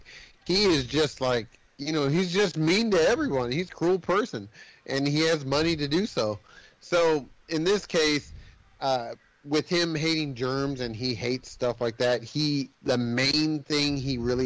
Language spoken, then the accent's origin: English; New York City, New York, United States; I grew up in the Devil's Kitchen, right? Hell's Kitchen. I grew up in Hell's Kitchen, I know everything.